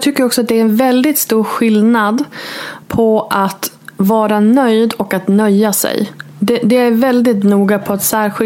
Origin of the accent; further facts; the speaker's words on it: Norrland, Sweden; moved away as an adult; now in Borås, Sweden; som jag flyttade från Norrland till Borås när jag var 22